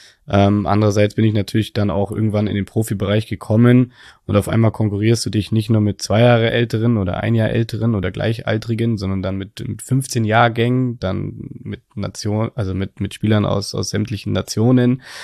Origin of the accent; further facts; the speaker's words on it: Berlin, Germany; Meine Heimat wird immer Berlin bleiben.